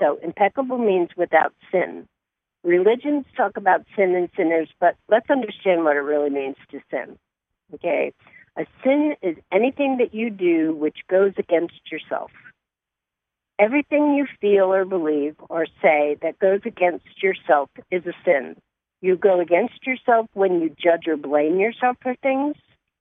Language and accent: English; Ireland; I'm City Irish.